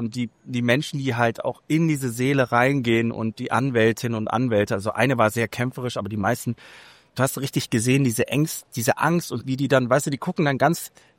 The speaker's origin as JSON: {"language": "German", "country": "Germany", "said": "und wir kamen natürlich mit einem anderen Verständnis rein, weil wir kommen aus Deutschland und denken, dass"}